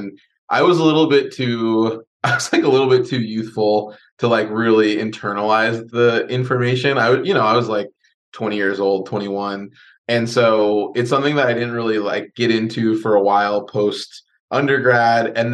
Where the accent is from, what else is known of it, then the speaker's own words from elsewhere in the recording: Los Angeles, California, United States; also born or lived in Bay Area, United States; So I'm from Los Angeles originally, technically Ventura County, but I just say Los Angeles because a lot of people don't know where Ventura County is. And it's been awesome. We grew up here, and then I moved up to the Bay Area for school